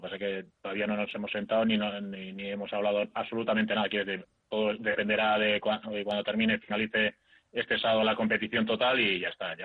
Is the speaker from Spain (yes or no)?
yes; Oiartzun, Basque Country, Spain; Yo soy de Oiartzun, guipuzcoano, claro.